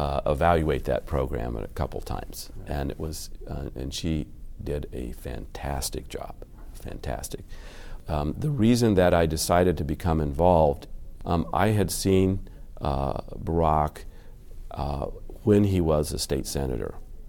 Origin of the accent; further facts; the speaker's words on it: Chicago, Illinois, United States; I'm from Hyde Park in the south side of Chicago.